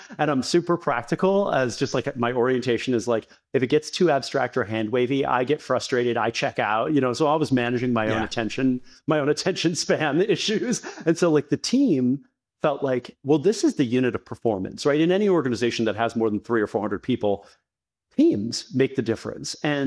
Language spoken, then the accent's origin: English; Chicago, Illinois, United States; My parents are immigrants from India, and I grew up in Chicago. The place they could afford to buy a house was a very underserved community at the northern edge of the city.